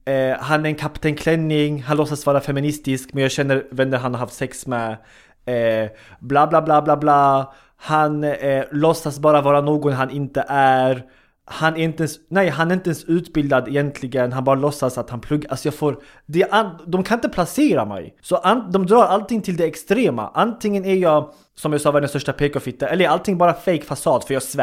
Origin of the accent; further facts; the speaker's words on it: Sweden; born there; jag kommer från en, jag är född i Sverige, min familj eller min syskon allihopa födda i Sverige, jag kommer från invandrarbakgrund.